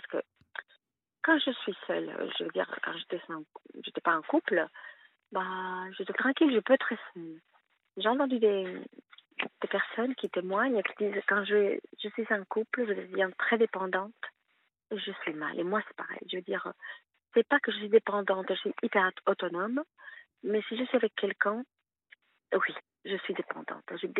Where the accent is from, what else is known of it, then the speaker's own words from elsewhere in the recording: Spain; que je suis espagnole